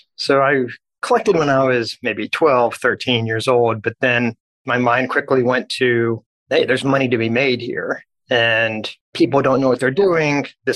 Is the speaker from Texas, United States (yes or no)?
yes; Dallas, Texas, United States; I was born and raised in Dallas, so I didn't really know what Wall Street was.